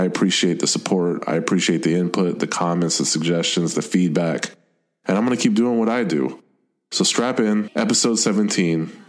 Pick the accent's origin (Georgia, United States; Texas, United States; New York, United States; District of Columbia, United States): Texas, United States; Killeen; Yeah, we grew up in the Killeen Temple area in Texas.